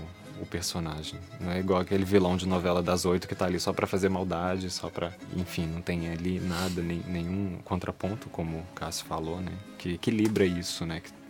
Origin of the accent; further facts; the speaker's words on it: Belo Horizonte, Minas Gerais, Brazil; moved away; Eu não sou natural de São Paulo, eu sou de Belo Horizonte.